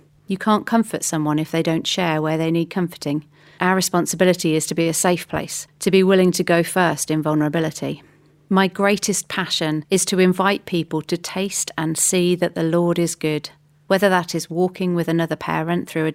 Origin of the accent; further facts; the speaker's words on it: Midlands, United Kingdom; now in South Bucks, United Kingdom; Okay, so I am in England. I'm originally from the Midlands, which for anybody who's over this side of the pond may pick up from my accent relatively quickly. I now live in South Bucks